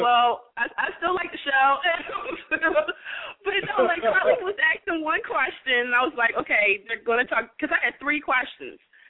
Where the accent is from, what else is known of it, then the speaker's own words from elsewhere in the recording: Baltimore, Maryland, United States; Okay, isn't it bad that I'm from Baltimore and I don't even like the Ravens?